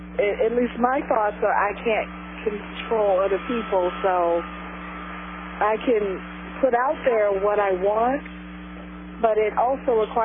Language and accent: English; Houston, Texas, United States; Oh, no, I'm from Houston.